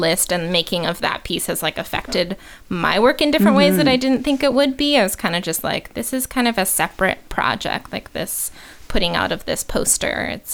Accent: Los Angeles, California, United States; figuring out its relationship to like my hometown of Los Angeles

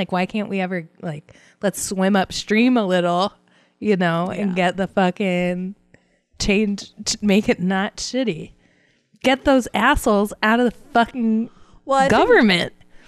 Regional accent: United States; I'm American.

